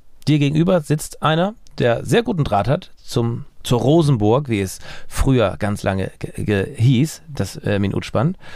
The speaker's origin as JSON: {"language": "German", "town": "Husum", "region": "Schleswig-Holstein", "country": "Germany", "said": "ich komme aus Husum"}